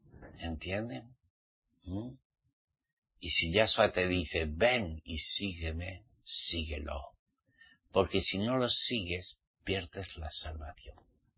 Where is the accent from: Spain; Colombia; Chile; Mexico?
Spain; yo soy de España.